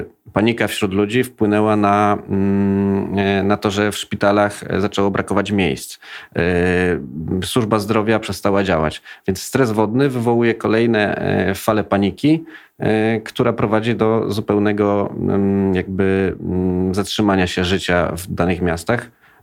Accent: Kraków, Lesser Poland, Poland; Jestem z Krakowa i widzę, jak powietrze może oddziaływać na populację

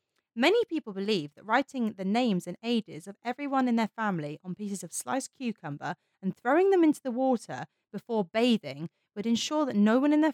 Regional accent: England, United Kingdom; We're weedy English people. We can't cope with this.

